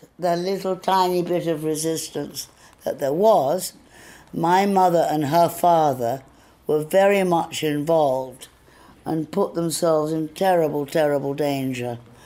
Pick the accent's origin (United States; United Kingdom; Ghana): United Kingdom; Reading, South East England; I was just a little English girl growing up in England, in Reading